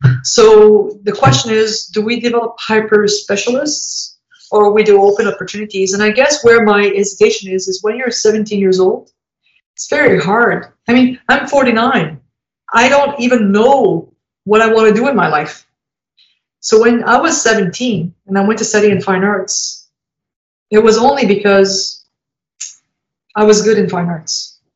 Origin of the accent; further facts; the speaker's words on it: Ontario, Canada; well, I came from Ontario